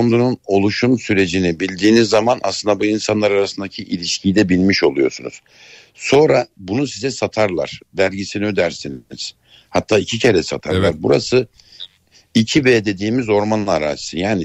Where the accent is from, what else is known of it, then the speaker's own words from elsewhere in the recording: Erzurum, Turkey; Ben evet Erzurum'da bir gecekonduda büyüdüm.